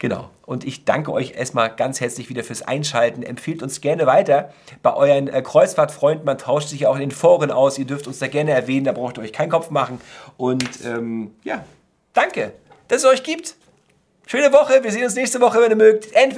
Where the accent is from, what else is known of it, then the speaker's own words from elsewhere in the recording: Northern Germany, Germany; wie man so schön sagt bei uns in Norddeutschland